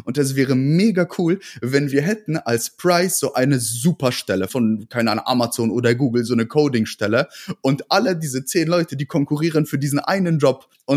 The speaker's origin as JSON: {"language": "German", "town": "Ratingen", "region": "North Rhine-Westphalia", "country": "Germany", "tie": "born or raised there", "said": "ich bin auch im Plattenbau groß geworden, in Ratingen-West 40880."}